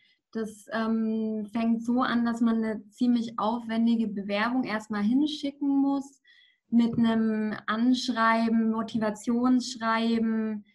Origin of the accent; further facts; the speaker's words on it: Nuremberg, Bavaria, Germany; now in Krems, Austria; ich bin 23 Jahre alt, bin aus Nürnberg in Bayern.